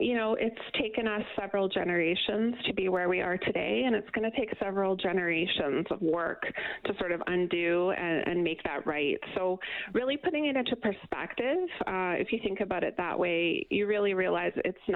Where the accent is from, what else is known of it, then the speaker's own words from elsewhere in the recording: Canada; What are some of the things that I can do, even as a Canadian?